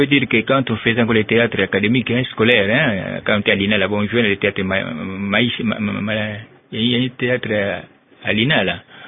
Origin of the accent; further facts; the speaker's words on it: Luila, Kongo Central, DR Congo; Moi j'ai grandi à Luila. Luila c'est peut-être à 60 km de Kinshasa, c'est entre Sonabata et Kasangulu, c'est là où j'ai grandi. J'ai fait toutes mes études primaires là-bas.